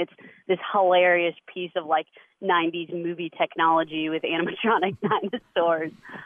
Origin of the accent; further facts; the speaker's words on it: Sanford, North Carolina, United States; I'm from Sanford, North Carolina.